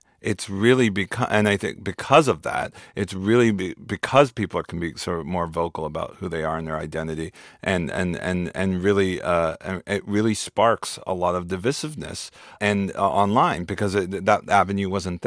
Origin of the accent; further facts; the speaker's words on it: United States; but it's more about the unique perspective that I have growing up in America is different than a white person might have.